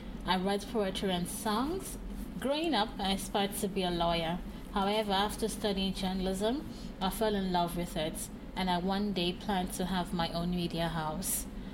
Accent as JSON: {"language": "English", "region": "Osun", "country": "Nigeria", "said": "I am from Osun State, in the western part of Nigeria."}